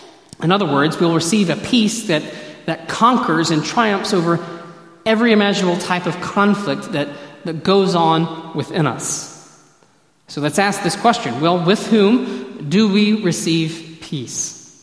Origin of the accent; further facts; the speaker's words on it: North Carolina, United States; I grew up in North Carolina